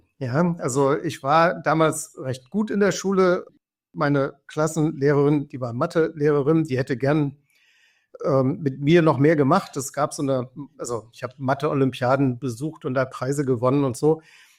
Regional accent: East Germany, Germany; Ich bin eben 1970 geboren in der DDR und bis zum 14. Lebensjahr etwa kam ich da auch ganz gut klar.

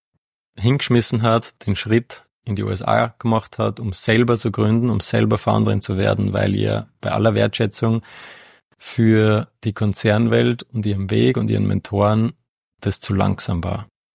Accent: Ried im Innkreis, Upper Austria, Austria; Wir sind beide im Innviertel in Ried aufgewachsen

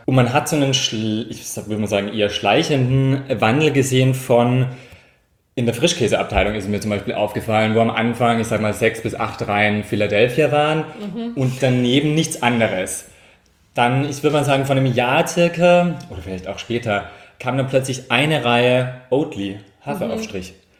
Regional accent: Tyrol, Austria; Genau, ich bin ursprünglich aus Tirol, also auch vom Land, das heißt Bauernhof und so weiter

